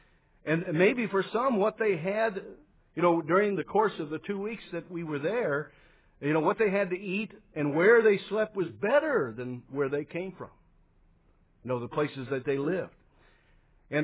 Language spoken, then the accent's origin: English; Oklahoma, United States; I'm like many of you. I grew up in America. You know, I grew up in Oklahoma.